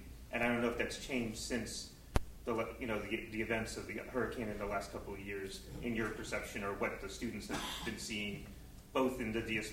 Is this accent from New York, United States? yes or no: yes; Bronx, New York, United States; I'm also from the Bronx, and, you know, not Puerto Rican, but in a Puerto Rican neighborhood, and had a sense of that piece of diaspora.